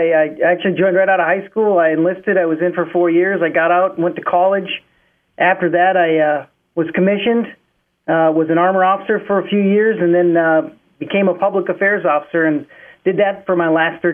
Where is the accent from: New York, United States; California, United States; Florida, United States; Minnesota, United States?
Minnesota, United States; Delano; Yeah, I was born and raised in Delano, Minnesota